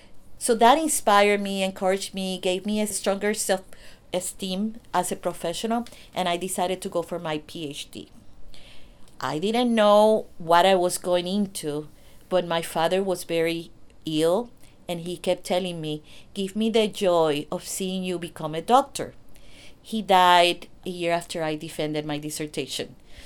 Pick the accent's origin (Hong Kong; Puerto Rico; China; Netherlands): Puerto Rico; I was born and raised in Puerto Rico.